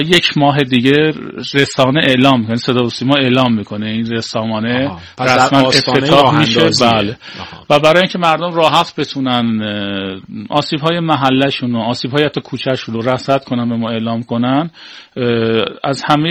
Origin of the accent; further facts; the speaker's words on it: Iran; هیچ وقت نیومدیم بگیم آقا ما ایرانی هستیم